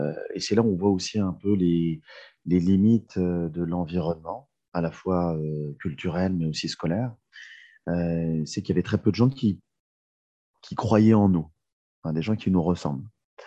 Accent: Blois, Centre-Val de Loire, France; born there; Alors moi, je suis né en 1983 à Blois, donc dans le Loir-et-Cher, donc très loin de l'Île-de-France, enfin pas si loin, mais quand même assez loin de l'Île-de-France, dans une petite ville près de Chambord.

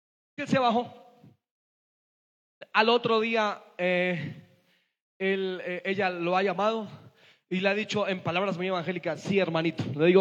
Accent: San Miguel, Boyacá, Colombia; Yo me vine de San Miguel, como 10 años después tuve que ir a hacer una diligencia cerca de San Miguel en Boyacá. Y entonces yo dije, yo quiero pasar por mi pueblo

